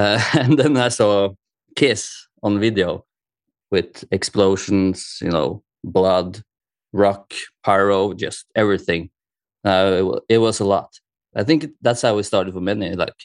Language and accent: English; Moss, Eastern Norway, Norway; now in Oslo, Norway; A town just south of Oslo called Moss.